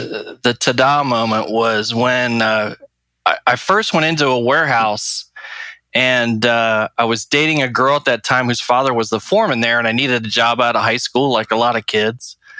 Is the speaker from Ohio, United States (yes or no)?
yes; Cincinnati, Ohio, United States; just growing up in Cincinnati, which is the first professional baseball team there was, it has a long history.